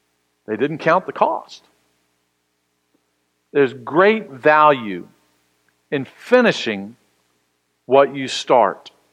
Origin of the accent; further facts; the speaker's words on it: Austin, Texas, United States; You know that Diane and I both, we grew up in Austin, Texas.